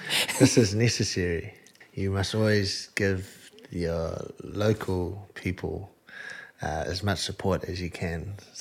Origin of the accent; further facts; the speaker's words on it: Massey, Auckland, New Zealand; I grew up in Massey. I went to the local high school, played for the local rugby team, and yeah, I'm very happy that I had my childhood out on West Auckland at Massey.